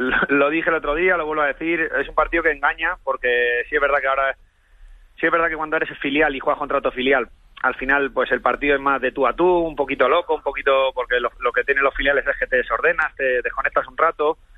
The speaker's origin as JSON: {"language": "Spanish", "town": "Madrid", "region": "Community of Madrid", "country": "Spain", "tie": "born or raised there", "said": "yo salgo de cantera de Rayo Vallecano, yo soy de Vallecas de toda la vida"}